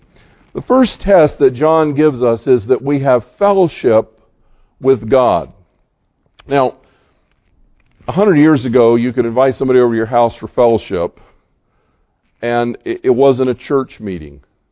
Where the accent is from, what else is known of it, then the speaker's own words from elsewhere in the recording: the South, United States; because I grew up in the South. And I came to here and found out that in the South, everybody's a Baptist.